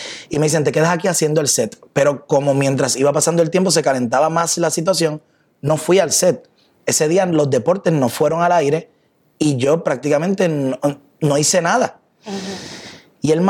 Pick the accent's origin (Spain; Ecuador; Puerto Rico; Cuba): Puerto Rico; Trujillo Alto; Pues yo soy natural de Trujillo Alto y él también.